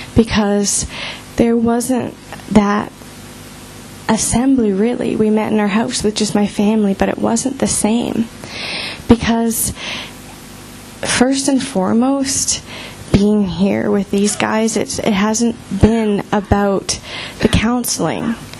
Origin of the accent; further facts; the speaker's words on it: Canada; also born or lived in United States; I'm from a different country than they are. I'm actually from Canada, and I came to the States